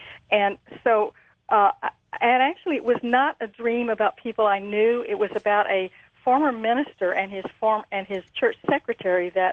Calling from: Petaluma, California, United States; Hi, this is … I'm calling from Petaluma, California.

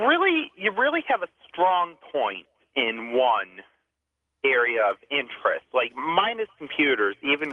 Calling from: Huntley, Illinois, United States; I'm calling from Huntley, Illinois.

